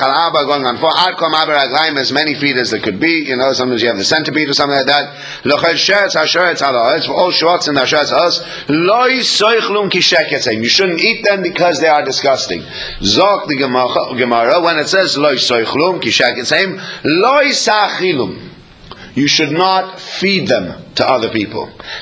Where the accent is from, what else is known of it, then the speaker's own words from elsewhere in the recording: Vienna, Austria; where I grew up in Vienna